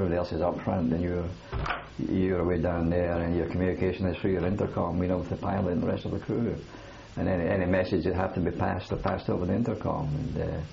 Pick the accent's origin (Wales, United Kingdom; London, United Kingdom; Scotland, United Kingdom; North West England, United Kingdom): Scotland, United Kingdom; Kilmarnock; I came from Millerside, Kilmarnock.